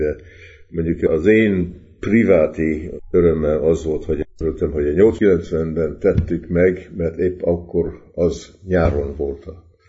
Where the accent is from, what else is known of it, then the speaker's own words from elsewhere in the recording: Hungary; sokan így kérdezik, hogy honnan jöttél, milyen név ez, és mondom, ez magyar név, magyar vagyok